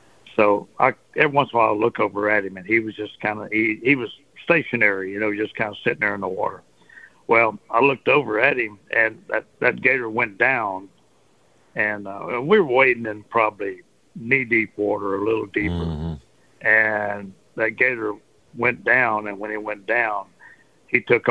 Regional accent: Port Arthur, Texas, United States; I grew up in Port Arthur, and we saw a lot of alligators over

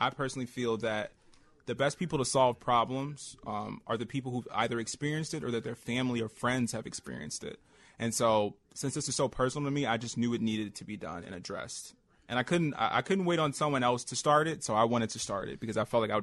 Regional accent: Chicago, Illinois, United States; Well, I'm from Chatham. I'm from the South Side.

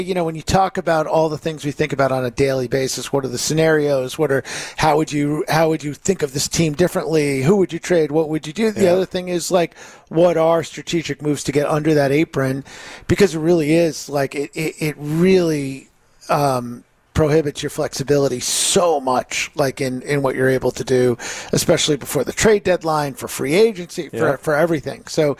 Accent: New York, United States; Like, when I grew up in New York

